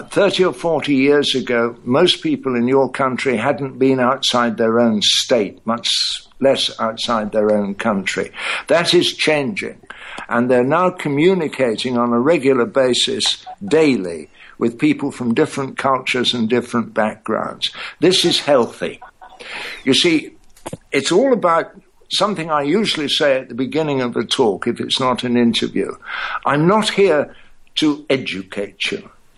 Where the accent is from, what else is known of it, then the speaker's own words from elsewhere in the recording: Ireland; Well, I'm an Irishman, for God's sake.